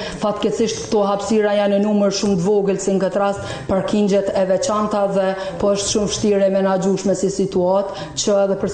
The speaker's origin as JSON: {"language": "Albanian", "country": "Kosovo", "said": "nga Hase, asamblistja e vetme me aftësi të kufizuara në nivel të Kosovës."}